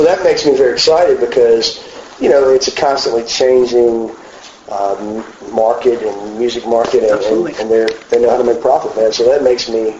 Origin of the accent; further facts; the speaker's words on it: Nashville, Tennessee, United States; I'm from Nashville, Tennessee